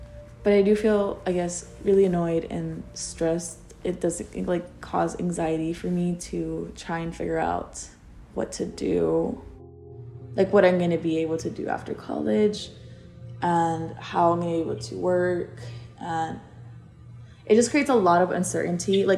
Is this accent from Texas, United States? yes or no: yes; Texas, United States; now in Austin, United States; I'm from the Panhandle, and so I think being undocumented there is a lot harder than it is being like in Austin.